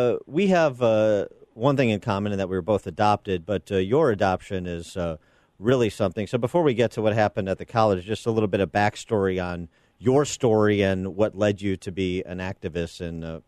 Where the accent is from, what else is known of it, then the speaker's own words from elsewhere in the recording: Wheaton, Illinois, United States; And I'm from Wheaton, so I know a little bit about that, too.